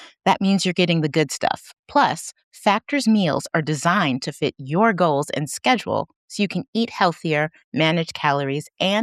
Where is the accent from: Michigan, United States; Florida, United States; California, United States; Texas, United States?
Michigan, United States; Yeah, so that, I'm from Michigan, but my household is one of the St. Louis University Billikens.